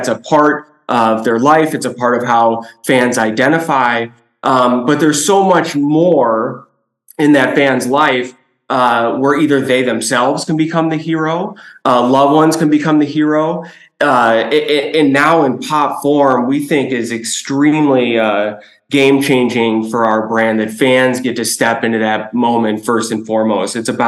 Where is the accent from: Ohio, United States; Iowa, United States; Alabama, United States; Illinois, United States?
Illinois, United States; Chicago; I'm born and raised in Chicago, a kid in the 90s.